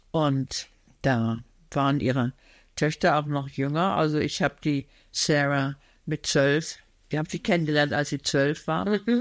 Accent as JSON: {"language": "German", "town": "Gütersloh", "region": "North Rhine-Westphalia", "country": "Germany", "tie": "born or raised there", "moved": "yes", "lives_now": "Hamburg, Germany", "said": "Ich bin ja aus der Kleinstadt Gütersloh, wo ich geboren bin. Also so schnell ich konnte nach Hamburg ausgebüxt."}